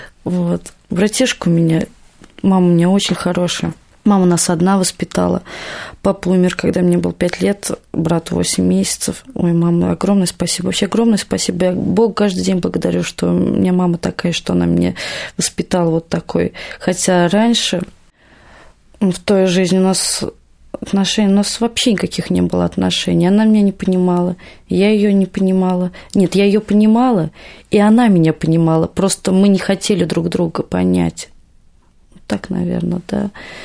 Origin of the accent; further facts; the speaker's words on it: Ulyanovsk, Ulyanovsk Oblast, Russia; born there; Родилась я в Ульяновске, город на Волге. Очень хороший город.